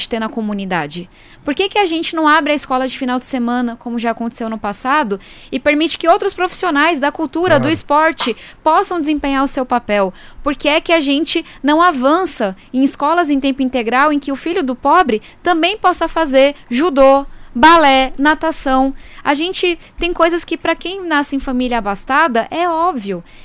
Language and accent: Portuguese; São Paulo, Brazil; Eu sou nascida e criada aqui em São Paulo, mas só vim conhecer Parque Ibirapuera, Avenida Paulista, vestibular, quando eu tive essa oportunidade.